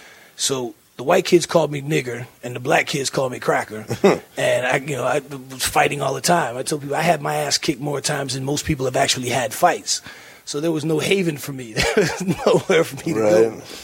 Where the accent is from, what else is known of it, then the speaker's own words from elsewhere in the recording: Miami, Florida, United States; And, you know, it was funny growing up in Miami during the cocaine cowboy days.